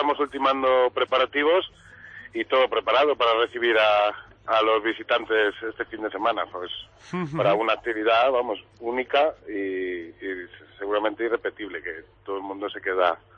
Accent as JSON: {"language": "Spanish", "town": "Consuegra", "region": "Castilla-La Mancha", "country": "Spain", "said": "todos somos voluntarios de Consuegra, de la zona, de los pueblos de alrededor"}